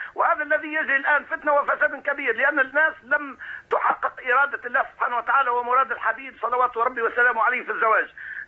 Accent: Tunisia

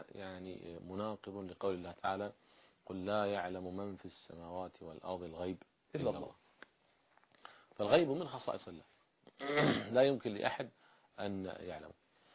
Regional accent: Saudi Arabia; وحصلت مرة عندنا في السعودية،

